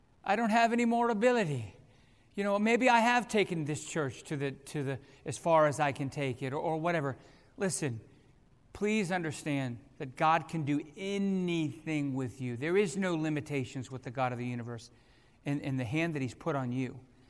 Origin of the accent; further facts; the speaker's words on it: Fairfax, United States; I'm from Fairfax, but at the time we were up pastoring in Massachusetts.